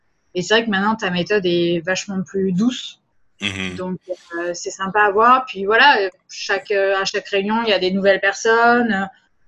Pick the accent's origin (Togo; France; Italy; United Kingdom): France; moved away as an adult; now in Montreal, Canada; Je venais d'arriver sur Montréal, parce que là-bas, je suis française